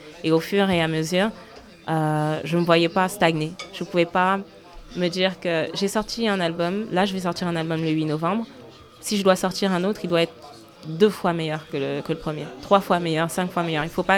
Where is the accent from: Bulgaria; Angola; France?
Angola; mon oncle a une carrière en Angola, mon pays d'origine